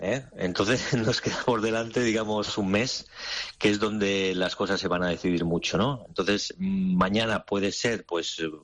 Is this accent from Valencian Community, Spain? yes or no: yes; Benidorm, Valencian Community, Spain; estaba por aquí, por la zona de Alicante, en Benidorm, en mi pueblo